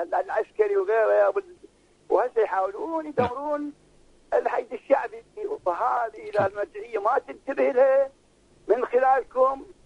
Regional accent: Nasiriyah, Dhi Qar, Iraq; السعودية 5000 إرهابي الآن في سجن الحوت عندنا بالناصرية،

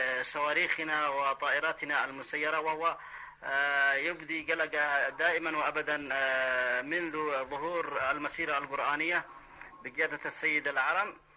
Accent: Yemen; نحن قادمون من اليمن

